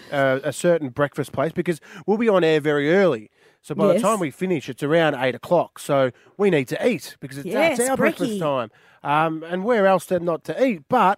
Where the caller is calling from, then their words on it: Australia; Hi, good morning. I'm just calling from Australia. How are you going?